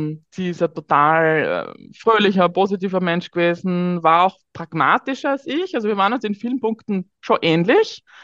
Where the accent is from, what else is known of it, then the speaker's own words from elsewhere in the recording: Graz, Styria, Austria; moved away; Ich bin eine Österreicherin, das hört man wahrscheinlich. Ich komme aus der Steiermark, aus Graz, habe aber die letzten Jahre und auch, als ich meine Schwester verloren habe, im Ausland gelebt, also war nicht in Österreich zu Hause